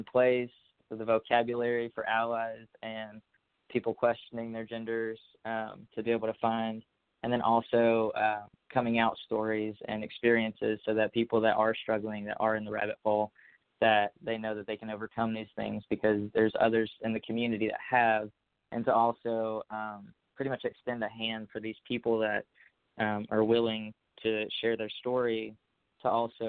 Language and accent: English; Louisiana, United States; now in Tennessee, United States; so I'm 24 years old. I live in Tennessee, so, you know, in the middle of the Bible Belt. But I'm originally from Louisiana